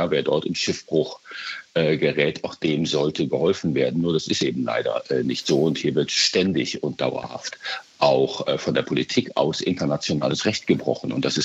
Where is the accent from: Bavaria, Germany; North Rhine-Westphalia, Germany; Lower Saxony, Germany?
North Rhine-Westphalia, Germany; ich komme aus der Nordeifel. Das ist eine Gegend, wo Motorradfahrer sich jedes Wochenende austoben.